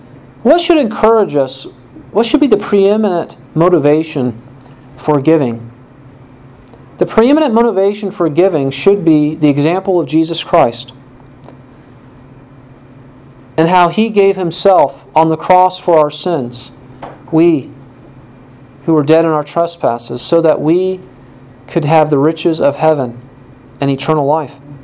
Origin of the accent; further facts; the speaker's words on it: Waverly, United States; There was a man growing up in Waverly who would go to the local coffee shop